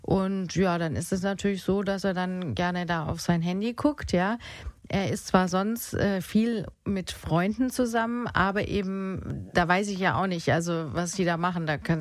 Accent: Munich, Bavaria, Germany; Ich bin jetzt bei Bettina über Silvester. Ich komme aus München

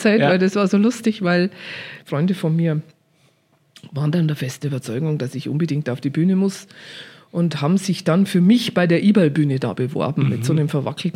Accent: Bavaria, Germany; ich bin ja am Land aufgewachsen in Niederbayern

